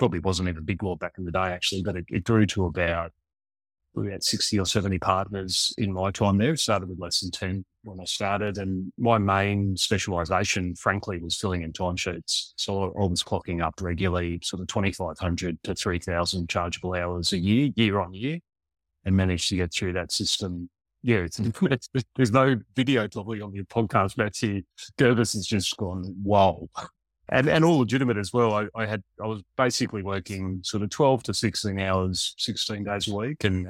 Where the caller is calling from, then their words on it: Brisbane, Queensland, Australia; our little place Bris Vegas as a hat tip to another part of the US. It's a place called Brisbane on the eastern seaboard of Australia. It's the capital of Queensland.